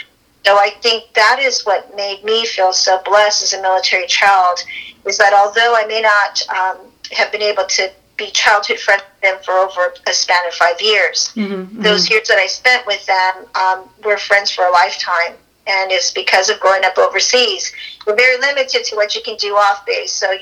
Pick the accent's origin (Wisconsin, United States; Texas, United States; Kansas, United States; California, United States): Texas, United States; Wichita Falls; born there; also born or lived in Hawaii; Well, I was born in Wichita Falls, Texas, Shepherd Air Force Base.